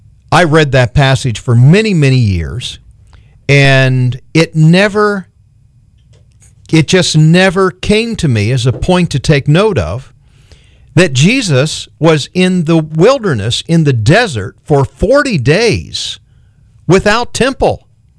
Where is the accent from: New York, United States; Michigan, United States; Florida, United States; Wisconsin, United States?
Florida, United States; Hobe Sound; But we ended up growing up in Hope Sound, and church was just a part of every moment of our life.